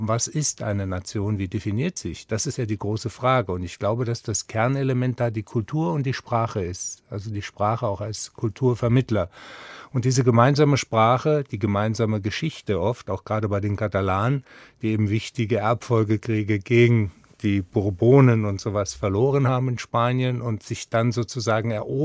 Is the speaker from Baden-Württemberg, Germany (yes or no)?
no; Saarland, Germany; In meiner Heimatregion beispielsweise, das Saarland kooperiert stark mit Lothringen, Luxemburg und mit dem Elsass, weil man auch gemeinsame sprachliche Grundlagen hat.